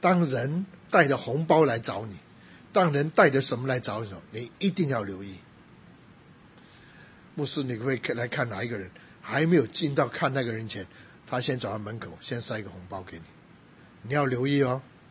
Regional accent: Taipei, Taiwan; 我还记得有一次回台北讲道的时候，我回到以前我小时候在木栅长大那个教会讲道

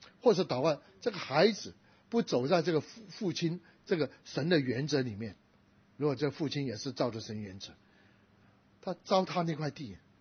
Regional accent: China; 也是我们中国人讲啊，说这个所谓的棒子底下才会有孝子

